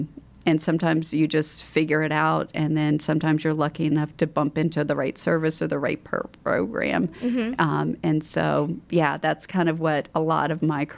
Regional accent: North Carolina, United States; also born or lived in Spain; I was born in Spain, so but Eastern North Carolina.

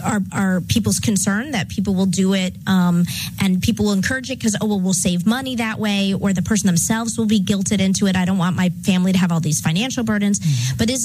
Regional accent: Washington, District of Columbia, United States; born there; Oh, I was born in Washington, D.C., so good to know.

